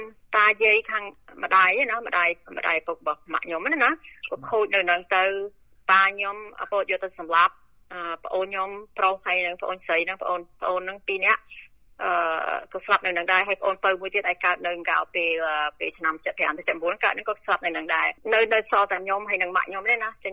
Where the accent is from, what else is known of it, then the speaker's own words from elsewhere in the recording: Kien Svay, Kandal, Cambodia; born there; ខ្ញុំកើតនៅគៀនស្បាយខេត្តកណ្ដាលនៅជាប់អំពេញហ្នឹងដល់ពេលខ្មែររុចអពោចូលឆ្នាំ75ហ្នឹងខ្ញុំទៅអាយុ5ឆ្នាំហើយ